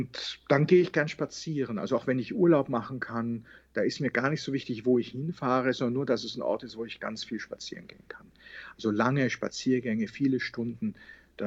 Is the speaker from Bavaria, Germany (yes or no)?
yes; Bavaria, Germany; Ich war dann in der katholischen Jugend hier bei uns im Allgäu.